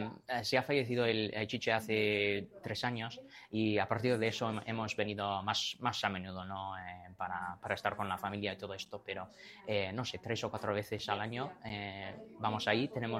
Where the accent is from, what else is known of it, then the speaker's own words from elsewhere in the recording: Basque Country, Spain; Aquí como vasco